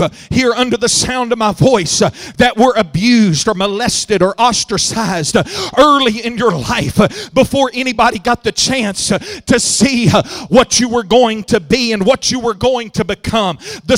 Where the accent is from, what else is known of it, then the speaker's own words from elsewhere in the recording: Houston, Texas, United States; Now, I'm from Houston, Texas, so you're going to have to pardon me a little bit, but he's about your turf.